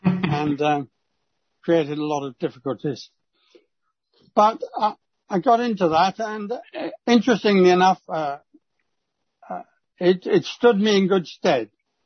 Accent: Guernsey; born there; moved away as an adult; I was born in Guernsey, a little island.

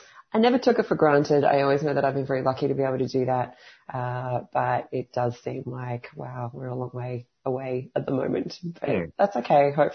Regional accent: Australia; We always kind of thought of Australia as being one big, we are all Australian.

